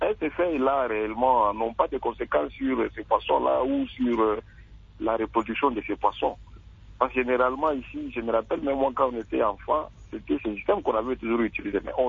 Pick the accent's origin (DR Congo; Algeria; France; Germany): DR Congo; Kolwezi, Lualaba; ici, chez nous, au Katanga, et précisément à Kolwezi, là où nous avons des grandes rivières